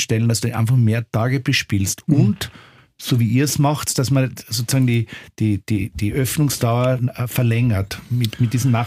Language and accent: German; Austria; weil unser Club in Wien ist und wir sind Österreicher